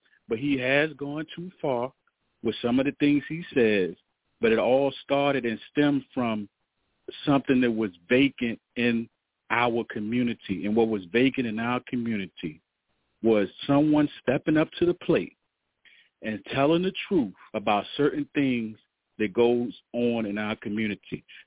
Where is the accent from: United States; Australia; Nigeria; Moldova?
United States; Richmond, Virginia; I'm from Virginia. I'm in Richmond, but I be out in the counties and stuff like that. I was raised out there too.